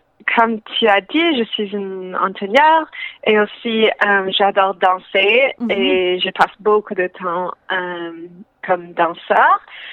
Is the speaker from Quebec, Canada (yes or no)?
no; Langley, British Columbia, Canada; Non, je viens de la Colombie-Britannique, mm-hmm. mais j'ai grandi à une ville qui s'appelle Langley.